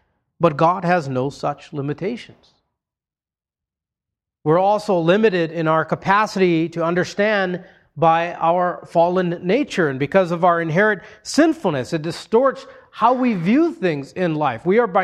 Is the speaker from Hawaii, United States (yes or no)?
yes; Hawaii, United States; In fact, where I grew up in Hawaii, the Hawaiian proverb was